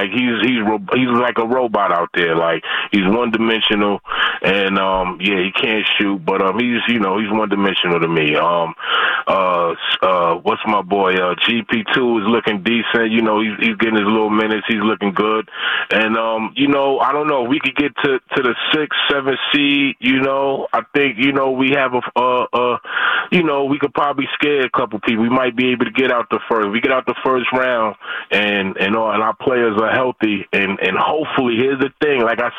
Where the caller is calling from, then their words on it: New York City, New York, United States; I'm calling from New York City, man. Long-time Warrior fan, man.